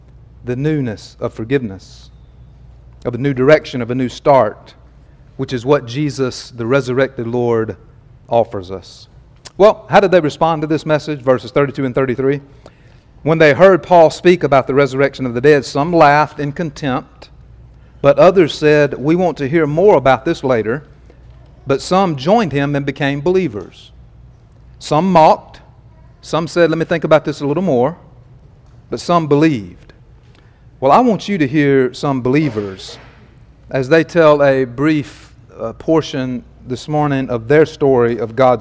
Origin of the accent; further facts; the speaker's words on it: Pascagoula, Mississippi, United States; born there; I was born in Pascagoula, Mississippi, in the 20th century.